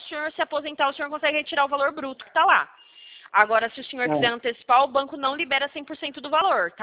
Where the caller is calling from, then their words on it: Sumaré, São Paulo, Brazil; Eu falo aqui de Sumaré, que é